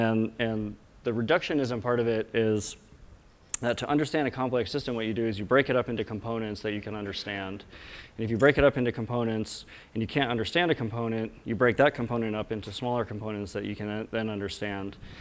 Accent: Wellington, New Zealand; I'm here from Wellington, New Zealand. I work at Weta Digital, which is Sir Peter Jackson's visual effects facility.

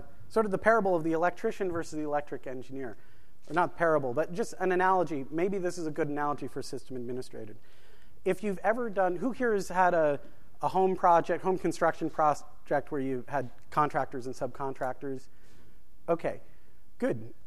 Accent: New Jersey, United States; I'm from New Jersey, so you just get, cash at the ATM.

